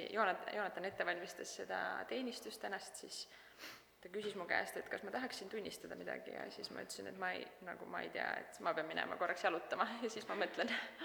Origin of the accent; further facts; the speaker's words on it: Rapla, Rapla County, Estonia; now in Hiiumaa, Estonia; Vähemalt seal, kus mina üles kasvasin Raplas, seal selliseid kellukameresid ei näe.